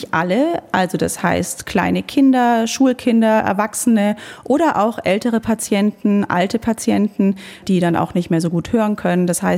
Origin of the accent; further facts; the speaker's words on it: Munich, Bavaria, Germany; now in Coburg, Germany; ich komme aus München, bin Fachärztin für Hals-Nasen-Ohrenkrankheiten, bin seit 3 Jahren hier in Coburg ansässig